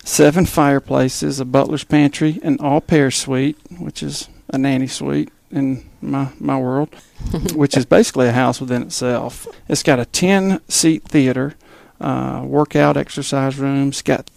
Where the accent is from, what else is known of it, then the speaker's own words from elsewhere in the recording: Cartersville, Georgia, United States; Well, I was born and raised in Cartersville, Georgia, so I'm a Georgia native.